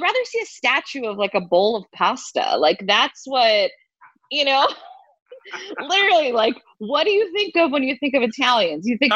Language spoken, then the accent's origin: English; Boston, Massachusetts, United States; very ignorant of me because I grew up in Boston, East Coast.